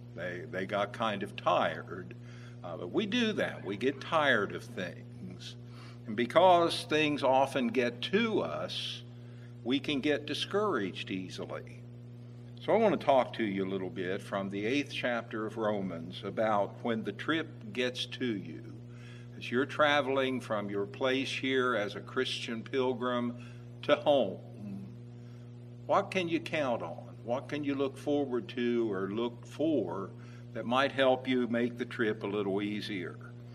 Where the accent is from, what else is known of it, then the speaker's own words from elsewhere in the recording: Burton, West Virginia, United States; I tell everybody I'm from Hundred, but really I'm from a suburb of Hundred, a little place called Burton. And it was like any one of 1,000 other little villages back in those days.